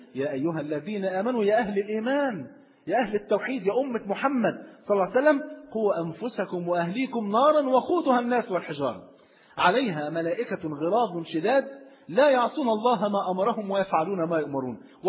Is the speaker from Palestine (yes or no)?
no; Egypt; مريشه بلغه عندنا في مصر يعني مع بتاع فراخ